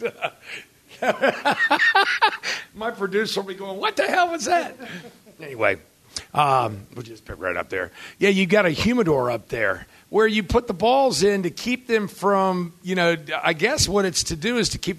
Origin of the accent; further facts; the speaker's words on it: Arlington, Virginia, United States; That's my hometown. I went to Wakefield High School.